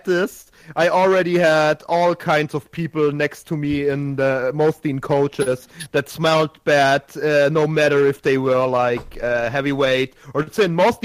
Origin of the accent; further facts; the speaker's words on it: Regensburg, Bavaria, Germany; from Regensburg, my hometown, from my hometown to Berlin. I hope you know Berlin.